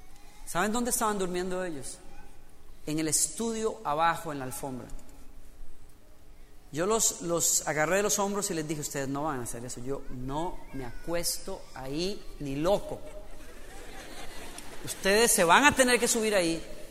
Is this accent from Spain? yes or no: no; Costa Rica; moved away; Cuando yo salí de Costa Rica la primera vez, yo pensaba que los costarricenses éramos buenos anfitriones